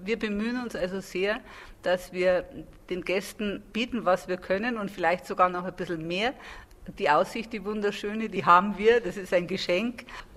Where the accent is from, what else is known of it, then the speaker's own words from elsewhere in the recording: Reit im Winkel, Bavaria, Germany; Ich komme ja aus Reit im Winkel.